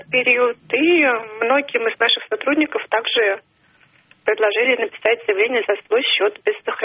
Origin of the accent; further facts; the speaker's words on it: Moscow, Russia; Я из Москвы.